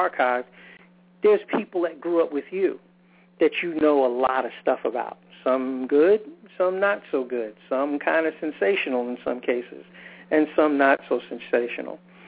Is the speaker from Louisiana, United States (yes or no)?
no; New York, United States; I'm originally from New York